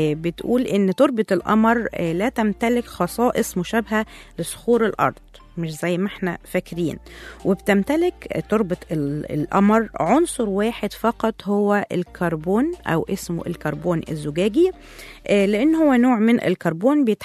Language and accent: Arabic; Egypt; او ايه مردوده علينا احنا كمصريين حتى